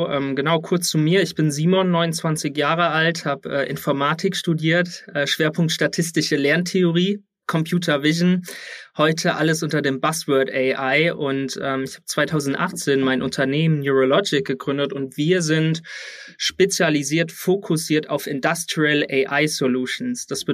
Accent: Siegen, North Rhine-Westphalia, Germany; Ich komme aus Südwestfalen, Siegen.

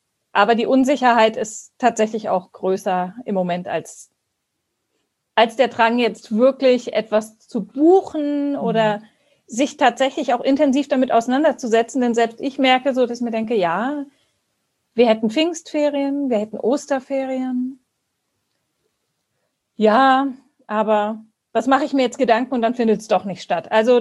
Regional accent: Baden-Württemberg, Germany; ich komme aus Baden-Württemberg und da haben wir es so gemacht, dass wir wohnen am Rand vom Schwarzwald

